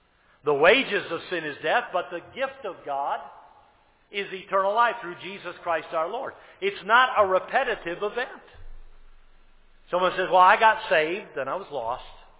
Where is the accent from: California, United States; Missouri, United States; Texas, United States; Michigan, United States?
Michigan, United States; Pontiac; born there; I was born in St. Joseph's Hospital in Pontiac, Michigan, on October 20th of 1956.